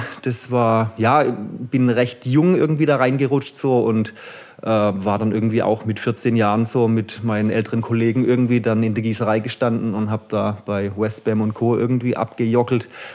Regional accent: Neckarsulm, Baden-Württemberg, Germany; also born or lived in Heilbronn; Ja, ich bin in der Tat in Heilbronn geboren, bin in Neckarsulm aufgewachsen und ja, habe da dann auch eigentlich eine Zeit lang gelebt, Schule besucht.

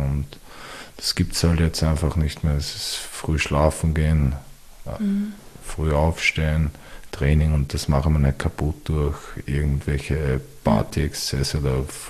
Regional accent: Wiener Neustadt, Lower Austria, Austria; das ist eigentlich der Spruch von meiner Stadt, also wo ich herkomme, aus Wiener Neustadt

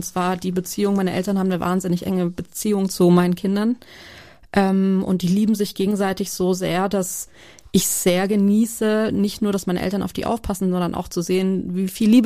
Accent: Jagstheim, Baden-Württemberg, Germany; in der Nähe von Stuttgart, vielleicht kennst du Schwäbisch Hall, vielleicht kennst du Crailsheim, vielleicht kennst du Jagstheim, das eigentliche Dorf, wo ich mir aufgewachsen bin.

